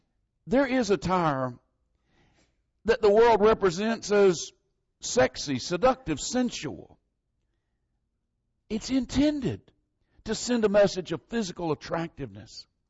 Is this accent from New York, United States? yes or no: no; Florida, United States; born there; accent: Southern; Do you know how I got my southern accent? I was born in the South. I used to tell people I was born in the part of Florida that was in the South.